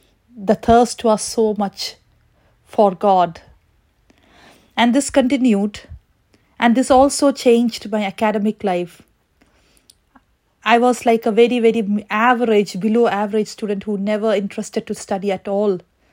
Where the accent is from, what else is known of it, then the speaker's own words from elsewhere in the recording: Shillong, Meghalaya, India; I grew up in Shillong, which is the northeast part of India, where both my parents were in military service